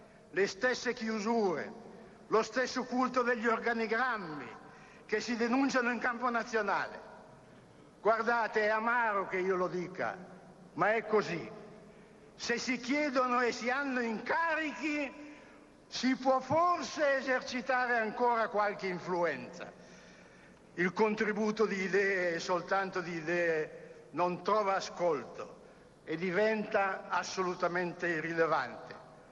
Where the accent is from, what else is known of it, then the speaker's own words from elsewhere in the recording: Lombardy, Italy; Pur essendo lombardo, non aderirò a un partito locale